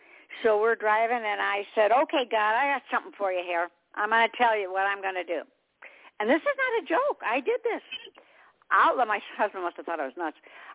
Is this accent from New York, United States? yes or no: no; Detroit, Michigan, United States; now in South Carolina, United States; I'm from Detroit. I always tell everybody, land of ice and snow. I didn't like it there. We always came to the South, always. I'm in South Carolina.